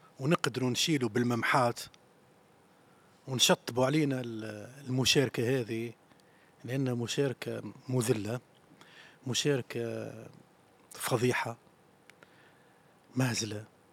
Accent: Tunisia; وبركان هذا نشترك فيه احنا التوانسة الكل. يعني انا لما تونسي يسمعني نقول الكلام هذا يعرف انا شو قاعد نحس

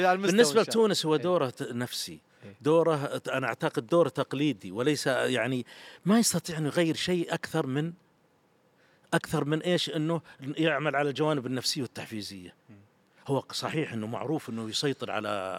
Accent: Saudi Arabia; تدرب عندنا في السعوديه عده انديه

